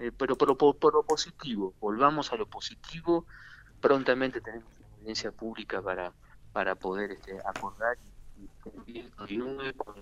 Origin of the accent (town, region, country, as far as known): Argentina